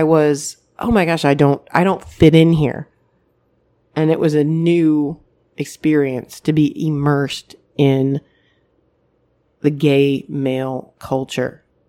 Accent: Michigan, United States; I didn't have that when I was where I grew up in Michigan

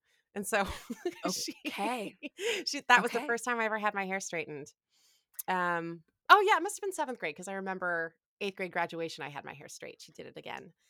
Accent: Ann Arbor, Michigan, United States; Like I'm from Ann Arbor, Michigan, and it's just like hippie dippy eclectic college folks.

